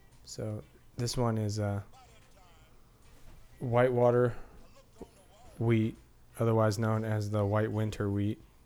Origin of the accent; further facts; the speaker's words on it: United States; I think maybe I'm too American for it.